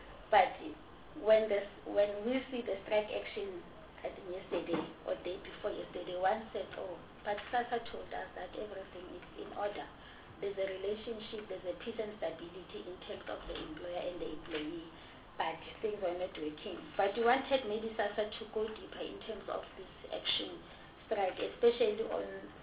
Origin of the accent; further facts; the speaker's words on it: Soweto, Gauteng, South Africa; I'm from Soweto.